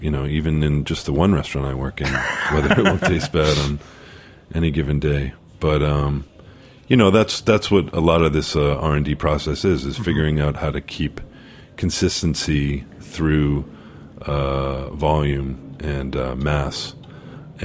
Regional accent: Cambridge, Massachusetts, United States; So I'm from Cambridge, so the Boston area obviously is very dear to me.

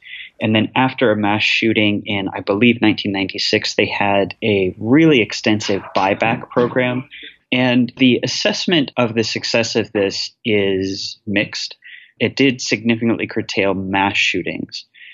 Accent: United States; it kind of reminds me as an American of the way that we sometimes talk about

